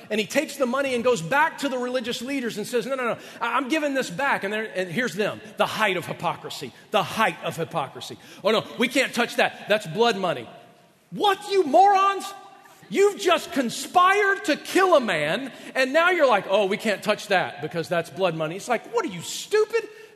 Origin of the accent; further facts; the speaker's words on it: the South, United States; When I grew up in the South, that's what I call it honey on the end of the knife.